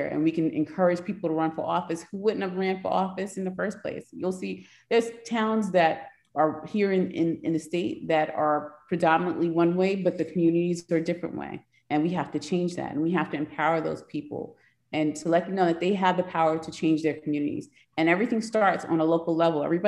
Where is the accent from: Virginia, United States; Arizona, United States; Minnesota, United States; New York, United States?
New York, United States; I grew up in New York during Bensonhurst and those other things that happened in New York during the 80s and 90s.